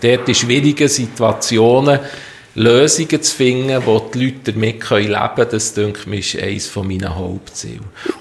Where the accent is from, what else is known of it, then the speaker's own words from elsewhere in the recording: Thun, Bern, Switzerland; Ich bin in Thun aufgewachsen. Ja, in einem Quartier, so ähnlich wie es in Ostermundig auch Quartier gibt. Ich habe dort die Schule besucht, die Primarschule in Schönau und dann das Progymnasium